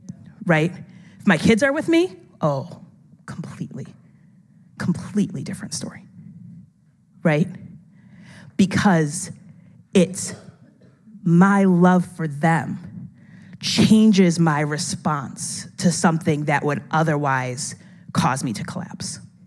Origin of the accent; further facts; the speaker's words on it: New York, United States; I grew up poor in New York, in the city, and my experience of roaches is that if you see one, there's 1,000, okay?